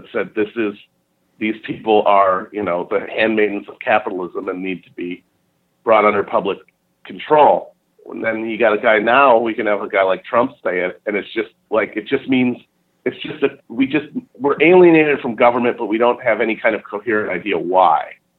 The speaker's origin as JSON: {"language": "English", "region": "Wisconsin", "country": "United States", "tie": "born or raised there", "said": "which is in my home state of Wisconsin"}